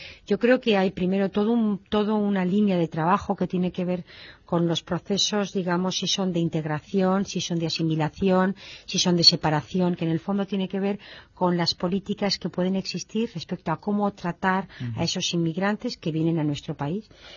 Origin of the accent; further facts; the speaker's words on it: Spain; vivimos en España en esos momentos, primero como europeos, formamos parte de una comunidad multicultural y eso significa que los españoles tenemos movilidad